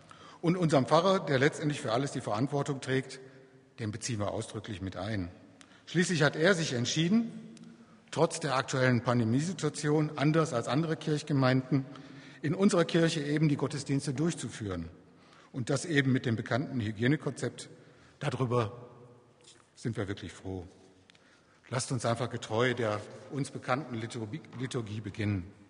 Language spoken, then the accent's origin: German; Waltersdorf, Germany; der Marcel Mäuser und ich, wir stammen aus Waltersdorf beide